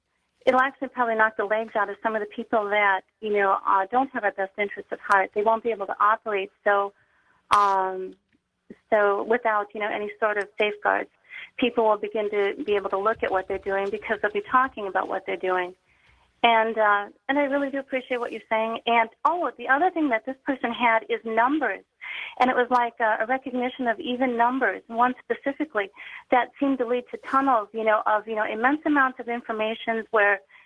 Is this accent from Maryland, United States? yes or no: yes; Baltimore, Maryland, United States; I'm from Baltimore.